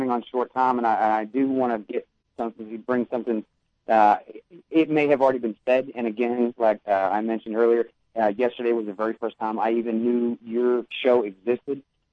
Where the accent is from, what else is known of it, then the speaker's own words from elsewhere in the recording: New England, United States; moved away; I have been born and raised in New England all my life up until I chose to move away.